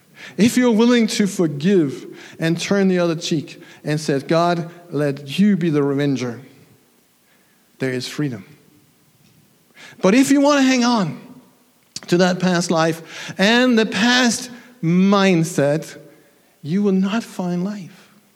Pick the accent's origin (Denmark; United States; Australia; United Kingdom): Denmark; I come from the sea. I come from Denmark. I know a little bit about the waves.